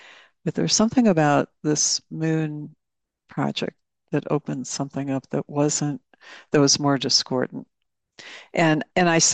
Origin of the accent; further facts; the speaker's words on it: United States; they heard me being an American, they like all hugged me and congratulated me personally for the moon landing